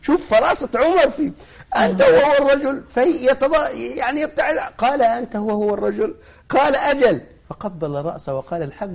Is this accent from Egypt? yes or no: yes; Egypt; هناك من مات ميتة يمكن يتذكرها أغلب من في المحافظة عندنا في مصر